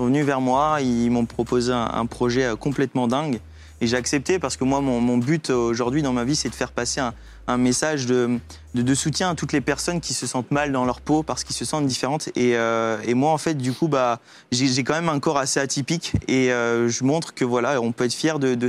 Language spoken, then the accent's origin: French; Lunéville, Grand Est, France; born there; Je suis né à Lunéville, en Lorraine.